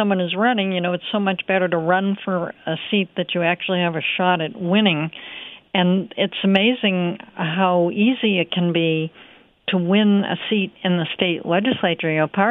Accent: Massachusetts, United States; I actually went back to my home state of Massachusetts to work on her campaign.

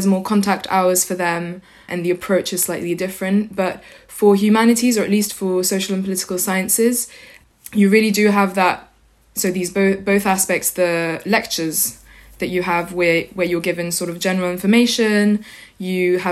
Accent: France; English is a second language; I come from France.

